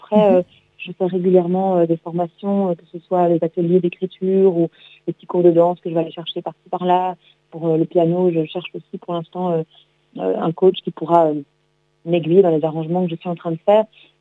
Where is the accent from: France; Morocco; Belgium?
Belgium; Puis je suis belge, basée entre Bruxelles et Paris